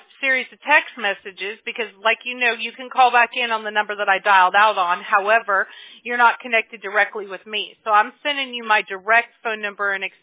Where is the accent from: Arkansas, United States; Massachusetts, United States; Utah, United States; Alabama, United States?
Alabama, United States; Mobile; born there; Let me tell you, I was born in Mobile, Alabama.